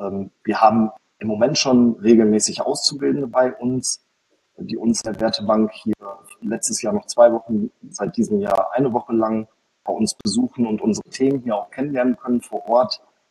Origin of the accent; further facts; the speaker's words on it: Senden, North Rhine-Westphalia, Germany; also born or lived in Münster; ich komme aus Senden, das ist hier in der Nähe von Münster, 15 Kilometer weiter entfernt. Habe vorher 10 Jahre in Münster gewohnt, bin aber in Senden aufgewachsen, also so ein bisschen back to the roots.